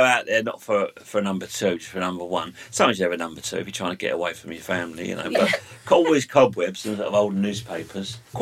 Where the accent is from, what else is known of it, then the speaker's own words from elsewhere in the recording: London, United Kingdom; I grew up in London, yeah.